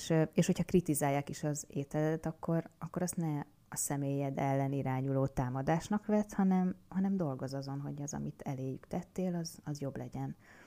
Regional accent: Hungary; még elmeséltem, hogy magyar vagyok, és ha ezt valaki nem tudná, akkor ez egy európai kis ország.

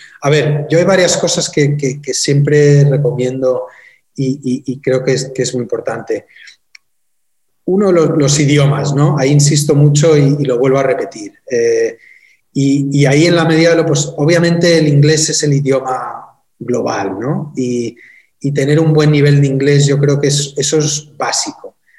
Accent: Spain; Y bueno, como españoles tenemos la suerte de tener el español, ¿no?

